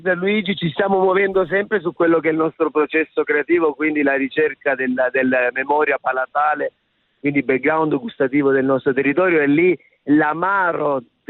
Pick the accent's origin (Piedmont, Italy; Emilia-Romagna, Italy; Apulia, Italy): Apulia, Italy; Scorrano; born there; now in Lecce, Italy; Finalmente torniamo da Lecce, ci spostiamo a Scorrano, nel mio paese natale.